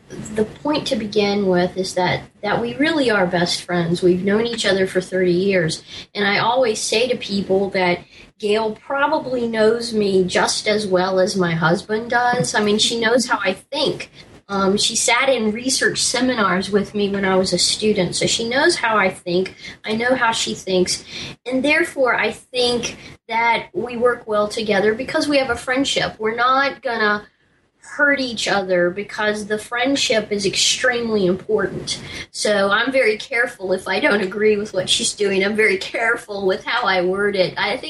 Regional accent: Washington, District of Columbia, United States; I was raised in around Washington, D.C., and ended up going to graduate school in history.

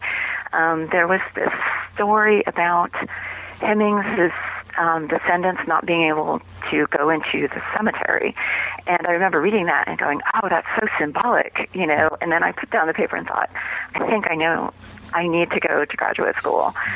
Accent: Idaho, United States; I grew up in Idaho, and my dad's family is actually German Mennonite background. So I grew up on a farm in Idaho

